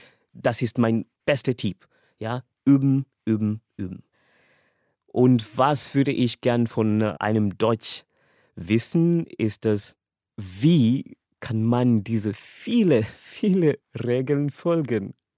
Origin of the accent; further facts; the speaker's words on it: Nairobi, Kenya; German is a second language; Ich komme aus Kenia, Nairobi, und wurde im Jahr 1995 geboren. Ich lerne Deutsch, weil ich viel Liebe für die Sprache habe